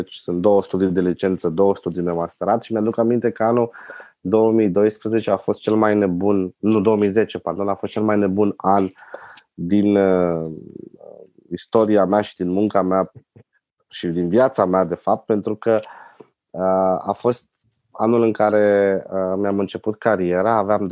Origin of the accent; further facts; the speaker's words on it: Râmnicu Vâlcea, Vâlcea County, Romania; now in Bucharest, Romania; am 35 de ani, acum locuiesc în București, sunt de fel din Râmnicu Vâlcea, născut și crescut acolo.